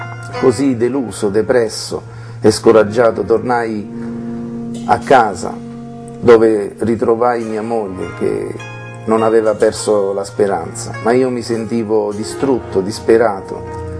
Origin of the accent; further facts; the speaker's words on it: Campobasso, Molise, Italy; born there; Sono nato a Campobasso da una famiglia non benestante. Mio padre è emigrato in Belgio quando avevo 2 anni.